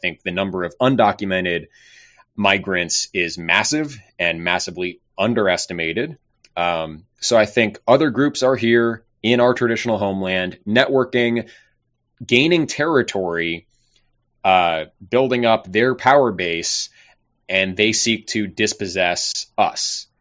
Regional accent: United States; Myself as an American, a founding stock American, I see that as a genuine ethnocultural national identity

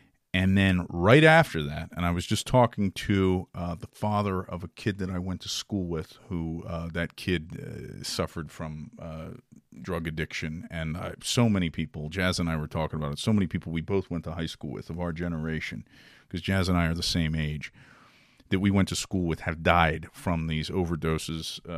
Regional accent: West Virginia, United States; I grew up in Appalachia. I grew up in West Virginia, and I've since the age of seven, I've been around West Virginians my whole life.

